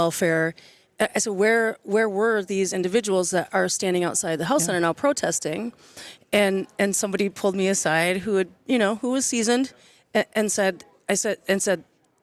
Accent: Wisconsin, United States; I don't know if you can tell by the accent, but I born and raised

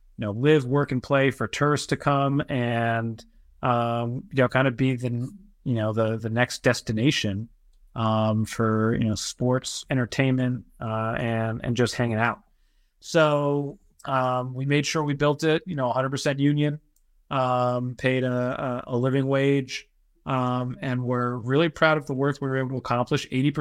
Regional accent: New York, United States; born there; So I was born in New York, went to college in Pennsylvania, went to UPenn, then went to business school at NYU

